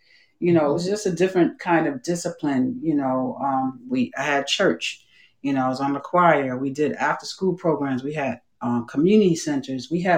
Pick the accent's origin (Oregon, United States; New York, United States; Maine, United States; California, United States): New York, United States; Brooklyn; But, you know, growing up in Brooklyn, Coney Island, I was born in the 60s. I hate to tell my age, but it is what it is.